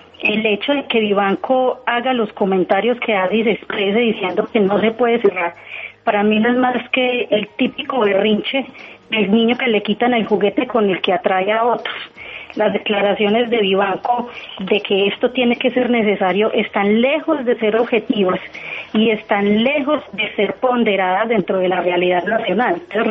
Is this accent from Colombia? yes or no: yes; Colombia; da un halo de tranquilidad para mí como colombiana.